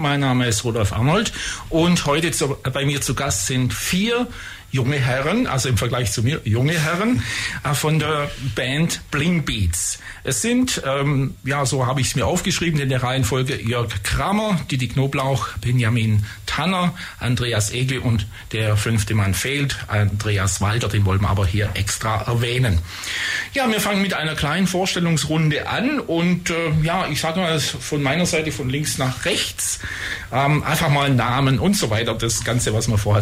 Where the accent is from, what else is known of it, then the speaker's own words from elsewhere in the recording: Herrlingen, Baden-Württemberg, Germany; also ich komme aus Herrlingen